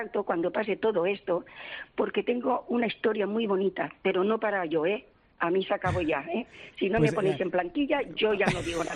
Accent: Massanassa, Valencian Community, Spain; En Massanassa, en mi pueblo.

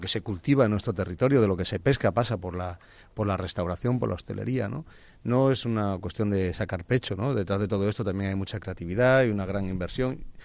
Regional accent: Valencian Community, Spain; como valencianos y valencianas visitemos este tipo de establecimientos tan afectados

